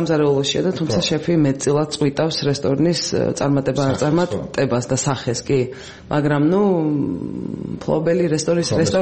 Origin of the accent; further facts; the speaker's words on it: Imereti, Georgia; მე ვამბობ, რადგან იმერელი ვარ, ვამბობ, რომ სამეგრელო დედოფალია და იმერეთი მეფე.